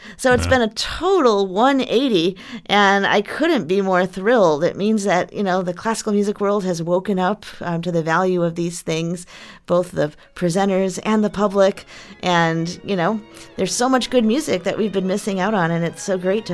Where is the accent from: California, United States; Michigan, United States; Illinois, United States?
Illinois, United States; Chicago; You know, growing up in Chicago, it's a bit of a bubble.